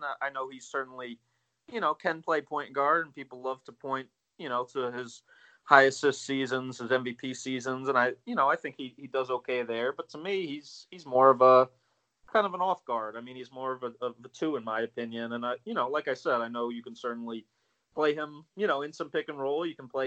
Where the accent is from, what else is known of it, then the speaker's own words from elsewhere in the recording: Maryland, United States; I grew up in the in Maryland, near in the D.C. area, so I was a big Wizards fan